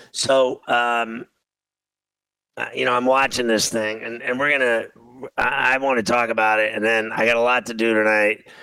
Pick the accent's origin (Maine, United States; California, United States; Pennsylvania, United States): Pennsylvania, United States; Pittsburgh; And as a kid growing up in Pittsburgh, I just, you know, it was just every year, it was the suffering at the hands of the Mets.